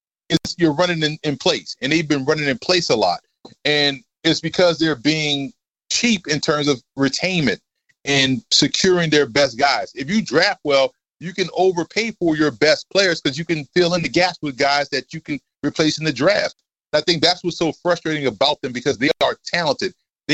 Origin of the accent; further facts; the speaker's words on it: New Orleans, Louisiana, United States; I grew up in New Orleans, and I grew up a Saints fan.